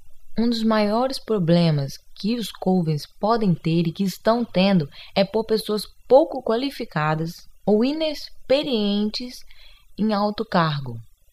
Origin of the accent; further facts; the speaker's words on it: Brazil; depois eu vou falar sobre algumas tradições que eu considerei importantes ou diferentes para nós que somos do Brasil.